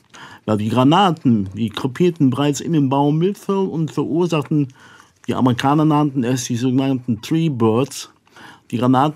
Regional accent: Merode, North Rhine-Westphalia, Germany; Ja, es hat zum Beispiel in meinem Heimatort Merode eine Situation gegeben.

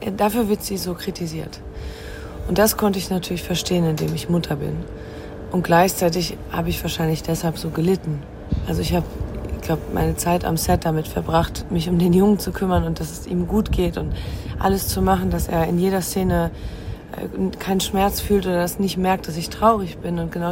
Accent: Luxembourg; German is a second language; Oder sogar, als ich aus Luxemburg kam, war mein Akzent im Deutschen auch nicht gut genug.

